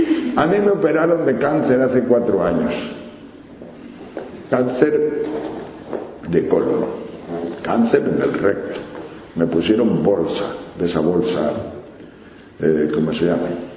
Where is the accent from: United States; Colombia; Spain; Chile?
Spain; Palencia, Castile and León; Mi pueblo, o sea, Palencia es una ciudad del norte de España, que está a 245 kilómetros de Madrid.